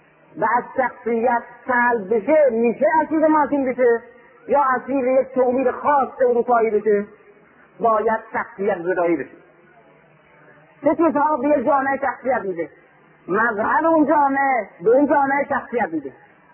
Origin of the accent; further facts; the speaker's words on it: Iran; من در قرن 19 به عنوان یک ایرانی احساس میکردم که وابسته به یک تمدن بزرگ قرن 4 و 5 و 6 و 7 و 8 اسلامی هستم